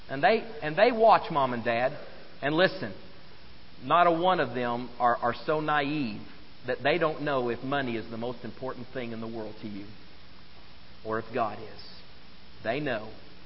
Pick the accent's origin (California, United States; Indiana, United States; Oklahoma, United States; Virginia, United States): Oklahoma, United States; Now, you know that I grew up in Oklahoma, and so for many years I rooted for the Oklahoma Sooners